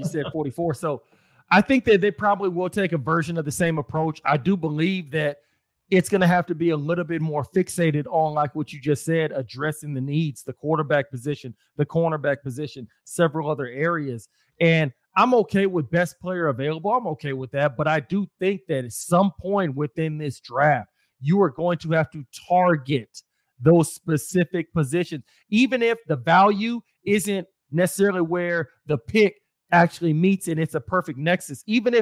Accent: Austin, Texas, United States; I still remember driving home from Houston back to Austin, my hometown, on the day of the draft.

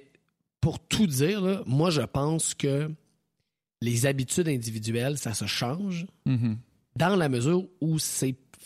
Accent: Thetford Mines, Quebec, Canada; Moi, je viens de la région de Thetford Mines. Quand j'étais jeune

